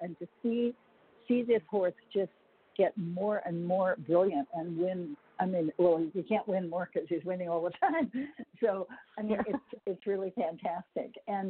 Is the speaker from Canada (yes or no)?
yes; Canada; born there; I was born in Canada and my whole family lives there.